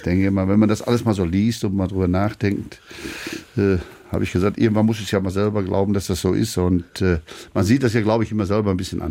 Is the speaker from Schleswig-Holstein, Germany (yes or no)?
yes; Schleswig-Holstein, Germany; Wir sind ja Schleswig-Holsteiner.